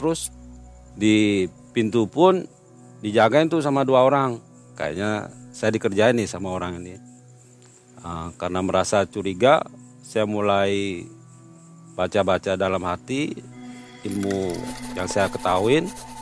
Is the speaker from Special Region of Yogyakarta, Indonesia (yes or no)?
no; Bali, Indonesia; Di Bali. Saya lahir di Bali.